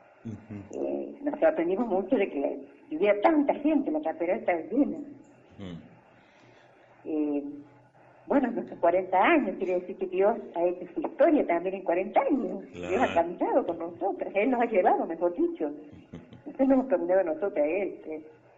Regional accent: Villa Dolores, Córdoba, Argentina; Yo soy de Tras las Tierras, de Villa Dolores.

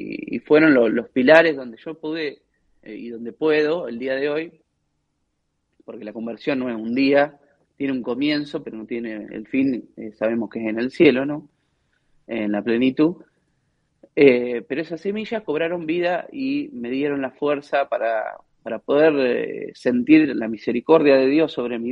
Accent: Suipacha, Buenos Aires Province, Argentina; yo vengo de una ciudad que se llama Suipacha, que está en la provincia de Buenos Aires, queda aproximadamente a 60 kilómetros de la Basílica de Luján.

